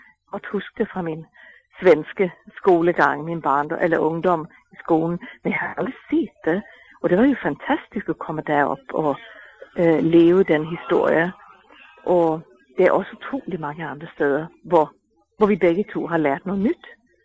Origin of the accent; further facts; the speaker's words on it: Sweden; Vi har bare ikke opdaget det rigtigt nu som svenskere.